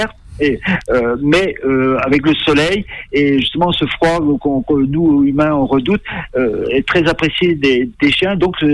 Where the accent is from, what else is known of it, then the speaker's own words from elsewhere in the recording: Paimpol, Brittany, France; Moi, je suis né à Paimpol. Je suis resté pendant 20 années, enfin toute mon enfance, mon adolescence, à Paimpol, tout simplement.